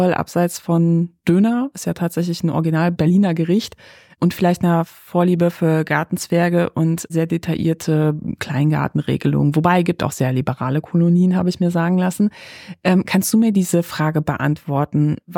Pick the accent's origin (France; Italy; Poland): Poland; Oświęcim, Lesser Poland; wo kommst du her? Ich so, aus Schwenchim und so der, wo ist denn das? Ich so, Auschwitz.